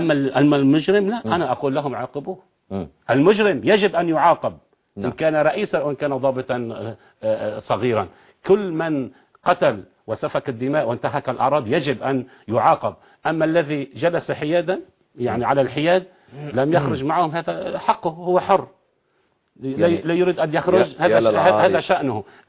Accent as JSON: {"language": "Arabic", "country": "Lebanon", "said": "حين دخلوا ودخلوا ضيوفا عندنا في لبنان"}